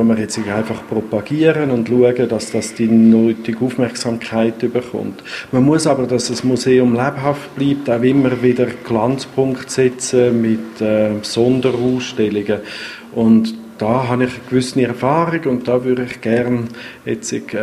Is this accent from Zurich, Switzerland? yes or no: yes; Zurich, Switzerland; Ja, ich bin in Zürich aufgewachsen.